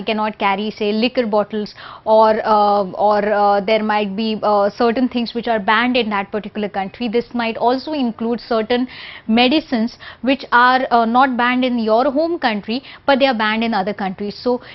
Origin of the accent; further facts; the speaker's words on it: India; So suppose in a country like India, okay, there are certain states where Hindi might not be known, which is our language which is known everywhere